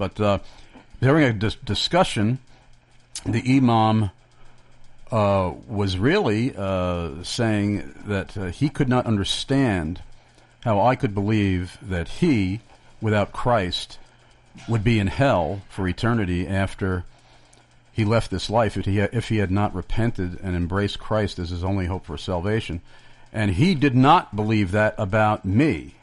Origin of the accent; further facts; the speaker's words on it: Amityville, New York, United States; because we were driving around in my hometown of Amityville, and you just happened to spy out of the corner of your eye a sign in Amityville for an Ahmadi mosque.